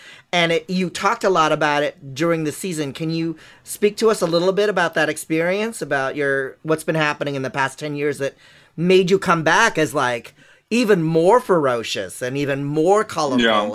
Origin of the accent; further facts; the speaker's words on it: California, United States; I, you know, I'm Filipino and I grew up in California, so I'm all about the woo-woo.